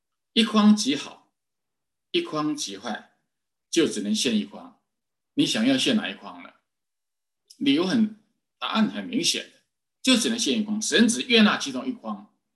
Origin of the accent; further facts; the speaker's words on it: United States; 如果中国要像我们美国人这样的过得上生活水平